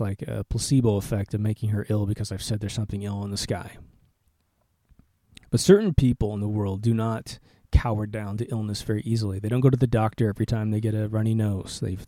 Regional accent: Midwest, United States; Now, I grew up in the Midwest where there's a lot of pollen issues and a lot of deep temperature changes.

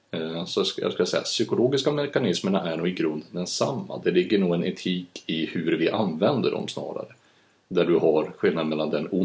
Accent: Kalix, Norrbotten County, Sweden; Många säger det, men jag tror aldrig jag har haft någon jättestark dialekt heller. Det blir nog värre när jag ringer hem och ska prata med föräldrarna hemma i Norrland.

